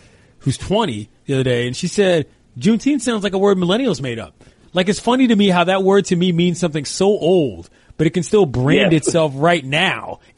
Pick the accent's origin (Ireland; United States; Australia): United States; Washington, District of Columbia; Preston Marshall statue got removed in D.C. And I'll tell you why that's important, because that's my hometown.